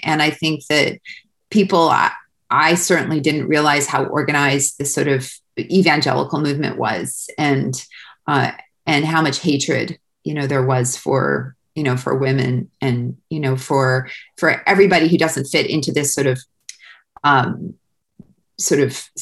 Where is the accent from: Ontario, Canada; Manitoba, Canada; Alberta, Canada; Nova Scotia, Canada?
Manitoba, Canada; Winnipeg; I'm from Winnipeg.